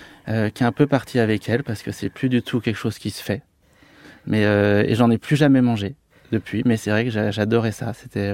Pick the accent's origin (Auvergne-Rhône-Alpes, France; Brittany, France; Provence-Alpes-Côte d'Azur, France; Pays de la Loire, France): Auvergne-Rhône-Alpes, France; Annecy; comme je viens d'Annecy et de Haute-Savoie, c'est vrai qu'on a une culture gastronomique assez développée et on a le fromage.